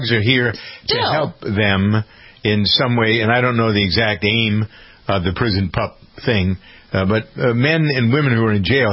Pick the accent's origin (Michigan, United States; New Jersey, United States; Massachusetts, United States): Massachusetts, United States; Framingham; I find what is happening here in my hometown an interesting bellwether and wonder whether others will copy this.